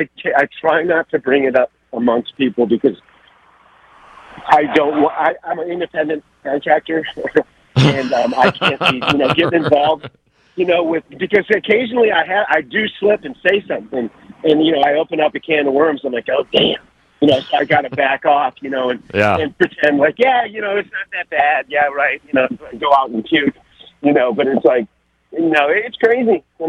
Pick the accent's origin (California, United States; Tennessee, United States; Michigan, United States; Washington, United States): Michigan, United States; Detroit; I'm from Detroit, but I've lived down here for 30 years.